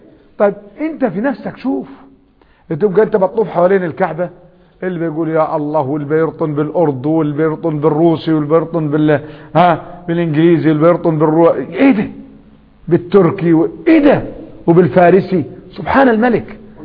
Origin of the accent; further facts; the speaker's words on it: Egypt; تعال عندنا نحن في مصر في السلوم في سيوة لغة لا نعرفها نحن.